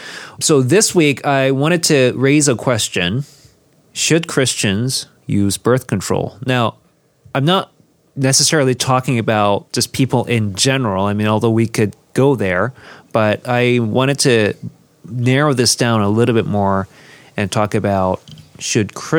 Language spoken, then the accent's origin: English; South Korea; I grew up Roman Catholic in Korea